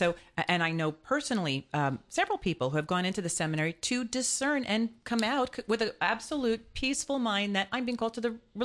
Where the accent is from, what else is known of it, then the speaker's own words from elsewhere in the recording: Ohio, United States; and I'm from Ohio